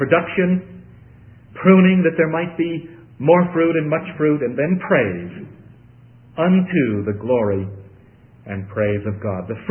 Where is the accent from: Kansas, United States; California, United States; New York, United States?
New York, United States; Brooklyn; I was raised on Lowell Thomas. We lived with our grandparents in Brooklyn, New York